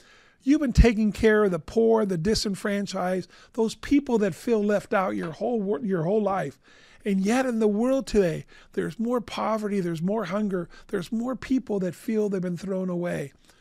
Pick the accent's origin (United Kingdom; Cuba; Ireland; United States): Cuba; I grew up in Cuba. So there, we didn't have